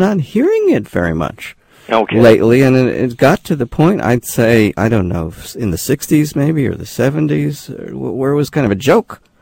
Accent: New York City, New York, United States; I grew up in New York City, and I suppose it's because New Yorkers tend to not pronounce R's a lot of the time in certain kinds of situations.

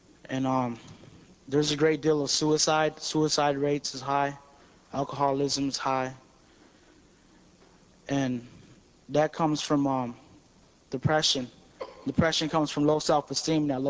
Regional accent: Chicago, Illinois, United States; I'm from the Potawatomi Nation. I lived in Chicago all my life, born and raised

